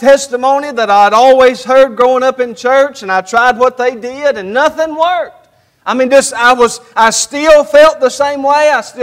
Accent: United States; I was raised in Allen County in the community where I live at now. I was raised there all my life, and my mom and my dad.

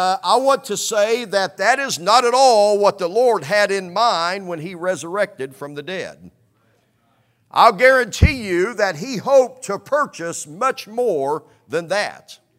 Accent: Indiana, United States; now in Kentucky, United States; I haven't been in Kentucky very long, just a few months. Maybe it's the same way here. But where I was raised in Indiana, you would see people that would come to church once and maybe twice a year.

